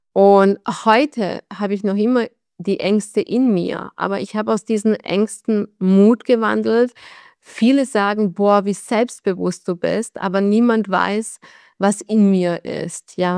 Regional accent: Bosnia & Herzegovina; now in Germany; Das ist meine Heimat und ich möchte nicht hier nochmal das erleben, was ich in Bosnien erlebt habe.

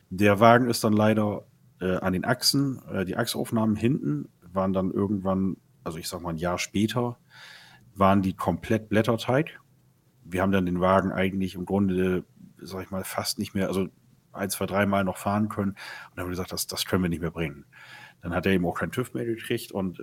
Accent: Bremen, Germany; komme aus Bremen

